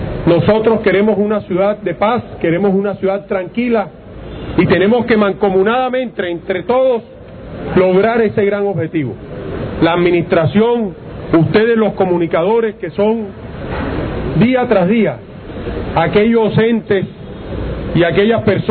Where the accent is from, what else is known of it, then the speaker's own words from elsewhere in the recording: Cartagena, Bolívar, Colombia; no representan a lo que somos los cartageneros